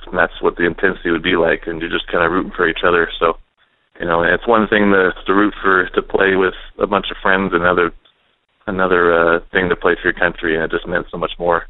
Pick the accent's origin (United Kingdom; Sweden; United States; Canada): Canada; When you play that many games as a Canadian kid, that's pretty significant.